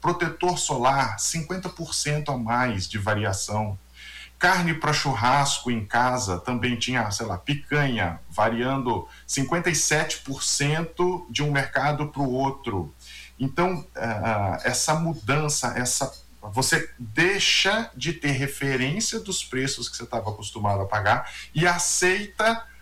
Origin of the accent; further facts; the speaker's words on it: Campinas, São Paulo, Brazil; E eu venho de Campinas.